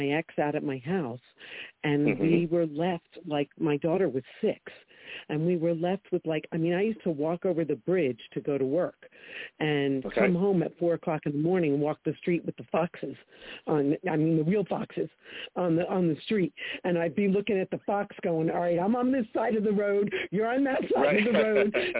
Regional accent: Brooklyn, New York, United States; I grew up in Brooklyn, and we used to fall asleep to the train going by, to the garbage cans rattling

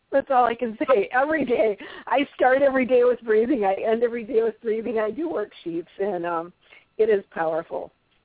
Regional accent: Michigan, United States; I'm a Colorado person, but I'm from Michigan originally, and I'm living in Grand Haven finishing the book right now

